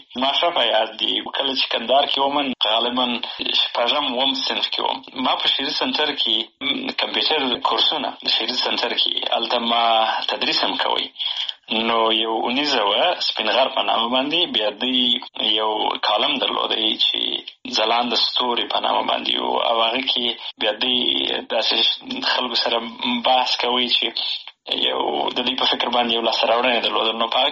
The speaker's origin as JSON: {"language": "Pashto", "region": "Helmand", "country": "Afghanistan", "tie": "born or raised there", "also_born_or_lived": "Bagram, Afghanistan / Pakistan / Kandahar, Afghanistan / Nangarhar, Afghanistan", "said": "نو زه په باګرام کښې پیدا شوی یم. او وروسته د هغې نه د فامیل هجرت ته اړ شوی وو، پاکستان ته تللي وو د یو څه مدوری وو. د هغې نه وروسته بیا بېرته راغلي یو په هلمند کښې. نو خاپوړې مې په هلمند کښې کړي دي."}